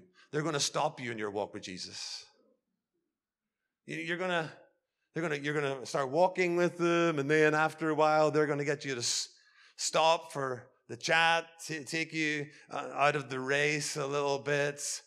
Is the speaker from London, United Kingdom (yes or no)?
no; Belfast, Northern Ireland, United Kingdom; And as I grew up in Belfast, I had two very close friends.